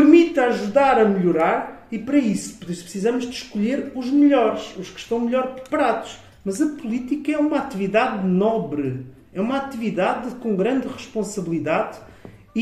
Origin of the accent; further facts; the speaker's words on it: Odivelas, Lisbon, Portugal; Mando um abraço para Odivelas, a terra onde nasci, onde cresci, onde vivo e onde trabalho.